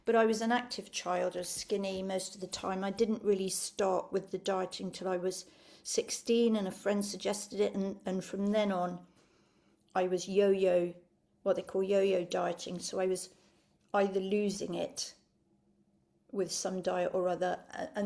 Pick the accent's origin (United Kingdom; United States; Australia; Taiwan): United Kingdom; England; in this country, in England, well, I grew up in England.